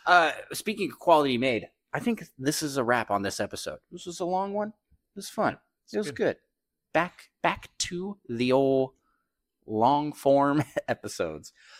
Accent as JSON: {"language": "English", "country": "United States", "said": "American. We are American. We very much set ourselves apart, right?"}